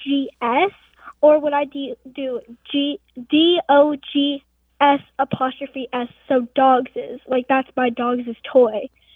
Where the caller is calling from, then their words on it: Omaha, Nebraska, United States; I'm from Omaha, Nebraska.